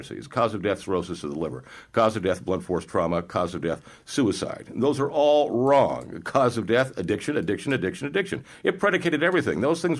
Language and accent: English; Charleston, South Carolina, United States; I'm from Charleston, South Carolina, actually. That's home for me. And it's just a beautiful place.